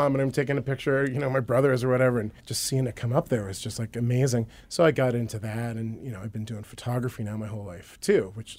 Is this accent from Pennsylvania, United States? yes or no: yes; Reading, Pennsylvania, United States; I was raised in Pennsylvania, Reading, Pennsylvania.